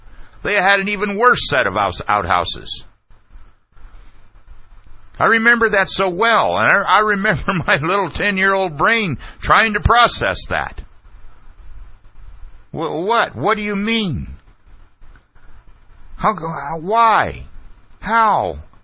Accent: Ohio, United States; I'm from Ohio. When we would go to Florida, we would stop there.

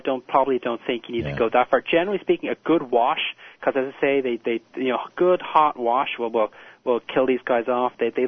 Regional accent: Dublin, Leinster, Ireland; My hometown of Dublin also has that sort of basin effect where you get this horrible smog.

